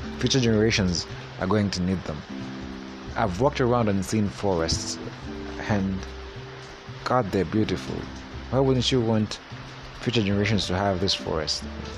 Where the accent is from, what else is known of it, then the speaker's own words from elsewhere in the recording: Kenya; I think that being Kenyan, we cannot do it.